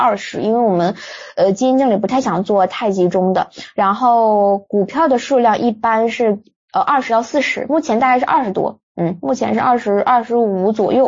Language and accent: Chinese; Harbin, Heilongjiang, China; 我寻思是对呀，我也没有口音呢，你们咋知道的呢？这个是整的，我感觉我说的就是普通话。哈尔滨红肠有点咸